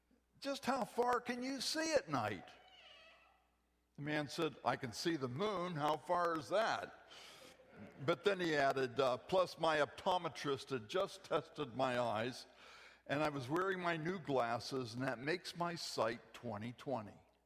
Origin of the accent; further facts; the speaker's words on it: Seattle, Washington, United States; I'm from the Seattle area, and I love it here.